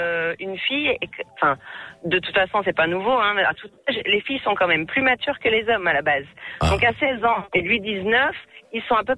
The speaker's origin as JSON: {"language": "French", "town": "Lyon", "region": "Auvergne-Rhône-Alpes", "country": "France", "said": "moi j'étais de Lyon"}